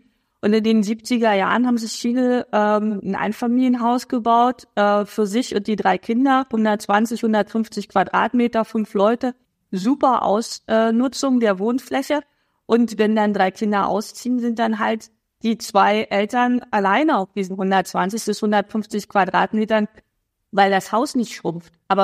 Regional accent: eastern Germany, Germany; ich komme ja aus Ostdeutschland

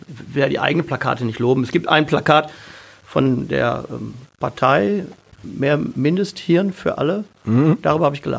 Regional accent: Essen, North Rhine-Westphalia, Germany; Oberbürgermeister meiner Heimatstadt Essen sein zu dürfen.

